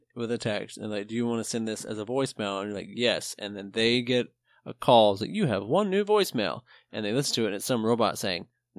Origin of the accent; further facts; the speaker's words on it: Atlanta, Georgia, United States; I still from time to time will get missed calls, no voicemail from my hometown area code in Atlanta.